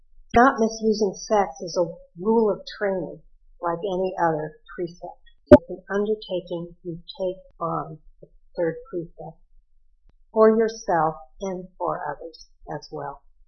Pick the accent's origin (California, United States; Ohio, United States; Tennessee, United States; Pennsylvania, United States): Ohio, United States; He had the same problem I did growing up in Ohio.